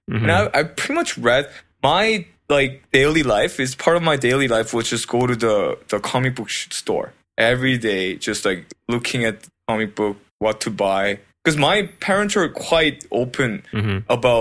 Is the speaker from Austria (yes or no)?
no; South Korea; now in Canada; I should mention something about I came from Korea where I was highly influenced in manga.